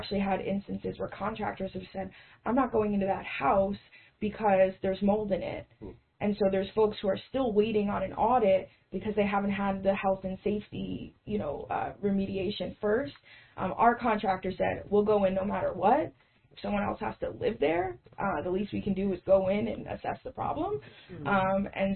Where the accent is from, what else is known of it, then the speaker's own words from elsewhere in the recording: Westchester, New York, United States; now in Kingston, United States; You know, for me, I didn't grow up in Kingston. I grew up in Westchester.